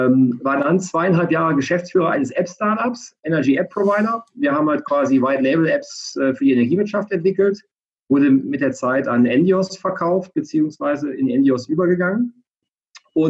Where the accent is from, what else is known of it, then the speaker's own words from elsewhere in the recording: North Rhine-Westphalia, Germany; born there; now in Frankfurt, Germany; 36 Jahre alt, komme gebürtig aus dem Rheinland zwischen Köln und Düsseldorf. Und lebe jetzt in Frankfurt mit meiner Partnerin, Freundin zusammen